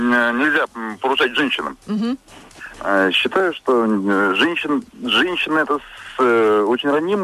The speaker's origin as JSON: {"language": "Russian", "town": "Saratov", "region": "Saratov Oblast", "country": "Russia", "said": "Я из Саратова"}